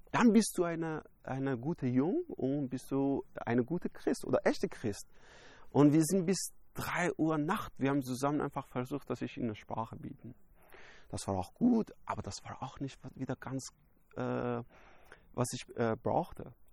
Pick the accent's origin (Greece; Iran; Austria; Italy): Iran; German is a second language; ich komme aus dem Iran, ich war Muslim und ich habe auch sehr tief in Islam reingegangen